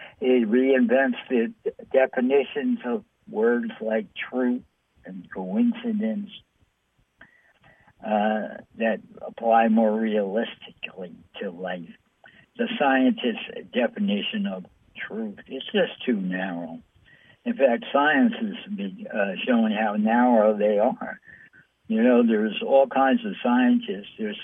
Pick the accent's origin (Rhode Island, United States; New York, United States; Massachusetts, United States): New York, United States; New York City; I once talked to this guy. I'm from New York City.